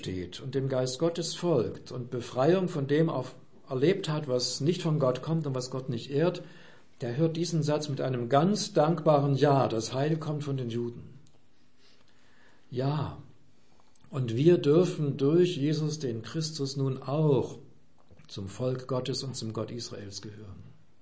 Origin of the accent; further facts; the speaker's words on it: Germany; Da dürfen wir als Deutsche unseren Glauben auch deutsch ausdrücken, so wie uns das halt liegt und wie es unserer Mentalität entspricht